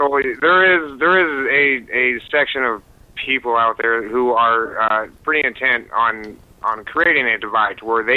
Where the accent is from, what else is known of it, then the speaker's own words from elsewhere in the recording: Montana, United States; I'm from Montana.